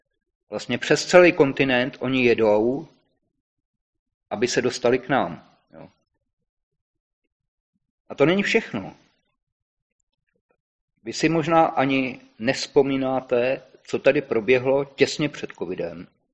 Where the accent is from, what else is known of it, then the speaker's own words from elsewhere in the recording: Jihlava, Vysočina Region, Czechia; já jsem z Jihlavy. U nás bohužel bylo teda německé město, byli jsme vyčleněni vlastně z Moravy, patřili jsme pod Říši.